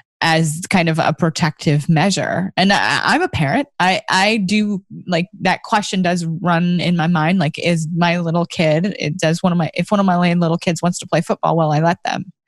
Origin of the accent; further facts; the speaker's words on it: California, United States; I have been since I was a child. I was born and raised in California. So don't even ask why I'm a 49er fan. Born and bred properly.